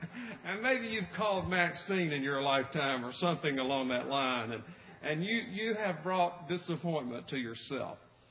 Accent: the South, United States; accent: Southern; I hope my southern accent will not throw you off too bad.

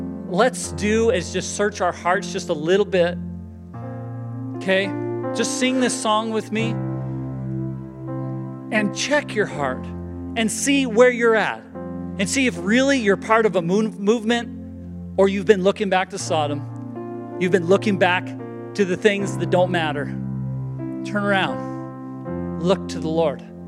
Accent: Idaho, United States; We're from Idaho, so we know how to eat potatoes here.

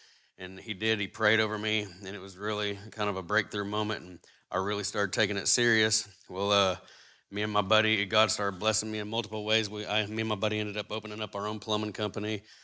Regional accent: Sterling, Oklahoma, United States; I'm from Sterling, Oklahoma. I'm 31 years old. I was raised in church as a little kid

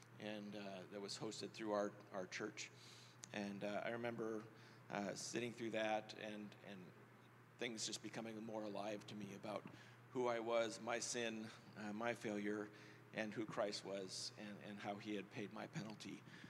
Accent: Indiana, United States; So I grew up actually in Indiana. My parents were believers, and I went to church every day, every Sunday.

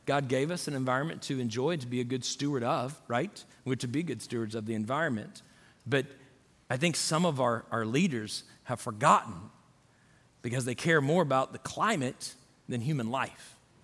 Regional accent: Florida, United States; and I grew up in Florida, so maybe it's a pink flamingo

